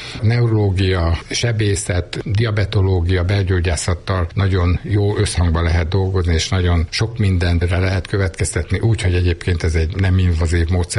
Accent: Gyula, Békés, Hungary; born there; Én Gyulán születtem

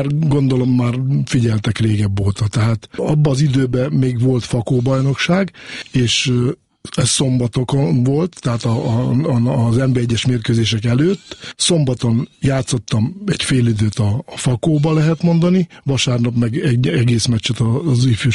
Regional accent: Miskolc, Borsod-Abaúj-Zemplén, Hungary; Tehát Miskolcon, Helyő Csabán nőttem föl

